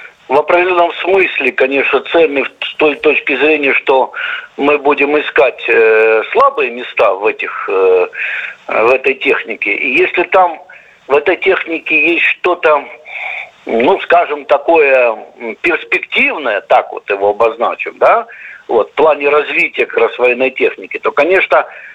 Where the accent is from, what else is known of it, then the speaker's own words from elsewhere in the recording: Novorossiysk, Krasnodar Krai, Russia; помню еще, как уроженец города Новороссийска, когда я еще мальчиком там бегал по малой земле